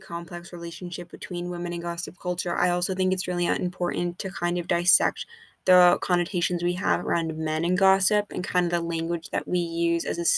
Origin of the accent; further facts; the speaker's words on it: Boston, Massachusetts, United States; I'm from Boston, I've been to Salem